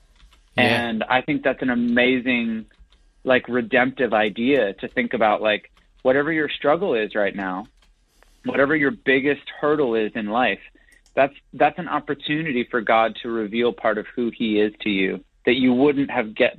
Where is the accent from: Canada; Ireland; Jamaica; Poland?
Canada; now in California, United States; I'm from Canada, but I live in California